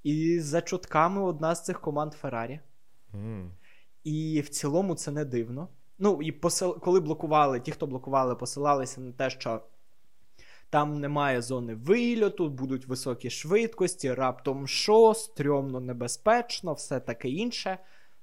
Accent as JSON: {"language": "Ukrainian", "town": "Kharkiv", "region": "Kharkiv Oblast", "country": "Ukraine", "said": "Я вже думав, доведеться згадувати, що я з Харкова з Салтівки."}